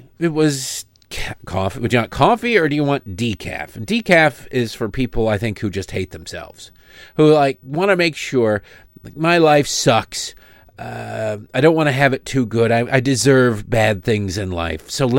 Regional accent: Michigan, United States; And children who, like me growing up in Michigan, saw bottles and cans worth 10 cents each because of the Michigan 10-cent deposit.

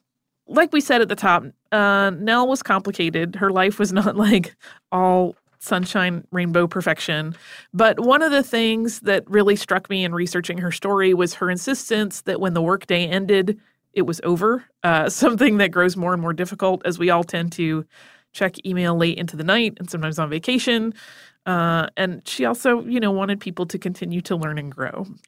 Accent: Cordova, Alaska, United States; now in Juneau, United States; I live in Juneau, Alaska, and I was thrilled to hear my hometown of Cordova, Alaska, name-checked in your podcast

